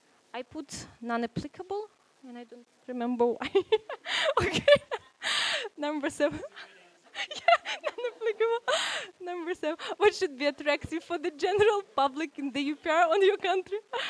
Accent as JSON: {"language": "English", "country": "Ukraine", "said": "So yes, I'm from Ukraine"}